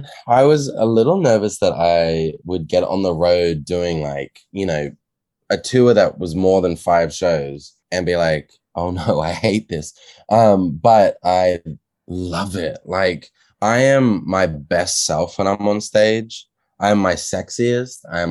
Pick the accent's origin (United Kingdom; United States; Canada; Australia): Australia; accent: Australian; So I will always be calling Australia home. I'm actually really cognizant of my Australian accent, because my mom gives me a lot of grief.